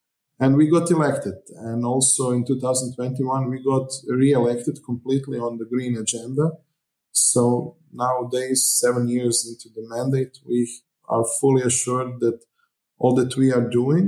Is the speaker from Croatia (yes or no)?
yes; Križevci, Koprivnica-Križevci County, Croatia; English is a second language; Okay, so I'm to this day 38 years of age. I was born in Križevci, so practically all my life I am living here, except the years I was at the University of Zagreb.